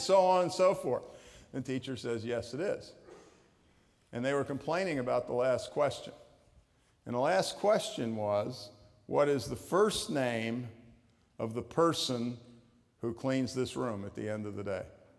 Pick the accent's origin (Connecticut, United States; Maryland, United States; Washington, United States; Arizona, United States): Maryland, United States; Annapolis; Now you gotta understand, I grew up near Annapolis, and Annapolis was a deeply Southern town in the 1940s